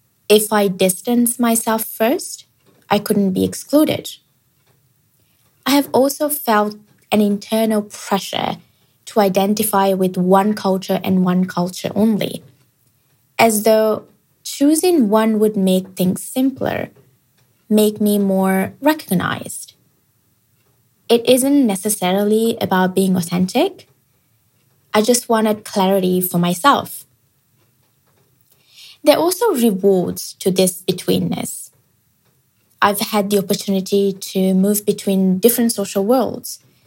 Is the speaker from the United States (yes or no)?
no; Italy; Since I grew up in Italy, I speak Italian fluently, and I feel a genuine connection to the culture.